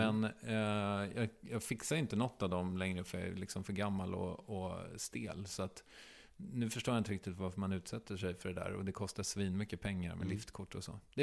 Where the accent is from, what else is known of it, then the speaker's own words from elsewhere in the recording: Strängnäs, Södermanland, Sweden; Strängnäs.